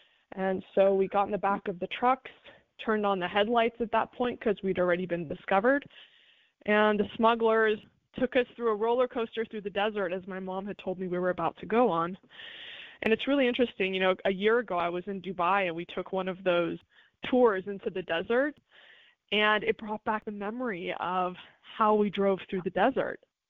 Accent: Long Island, New York, United States; born there; also born or lived in Iran; So I was born in Long Island on vacation. My mom wanted me to be a U.S. citizen, and so when she was 9 months pregnant, she came to the U.S., so I would be born here.

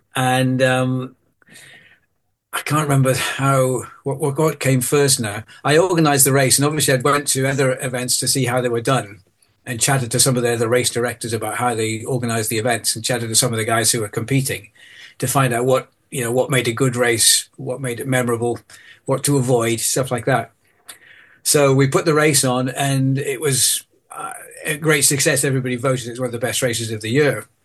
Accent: North East England, United Kingdom; now in Ashbourne, United Kingdom; I live in near Ashbourne in Derbyshire, so kind of in the middle of the country now. I am a born and bred Northumbrian. I grew up in Northumberland.

